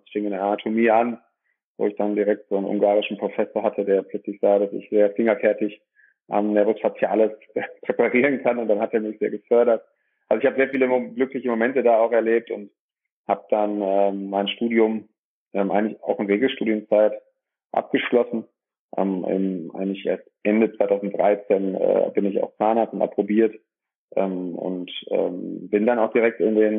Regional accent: Dorsten, North Rhine-Westphalia, Germany; Komme aus dem schönen Dorsten, einer kleinen, mittelgroßen Stadt, 90.000 Einwohner, welches zwischen dem Münsterland und dem Ruhrgebiet liegt, im Kreis Recklinghausen. Bin hier geboren

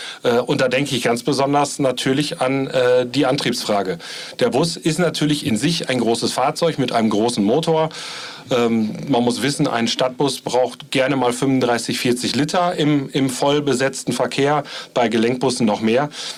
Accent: North Rhine-Westphalia, Germany; In meiner Heimatregion im Münsterland

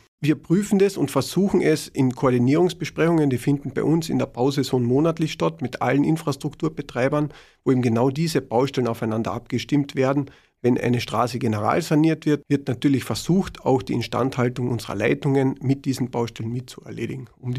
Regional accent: Villach, Carinthia, Austria; so meine Heimatstadt etwas weiterbringe

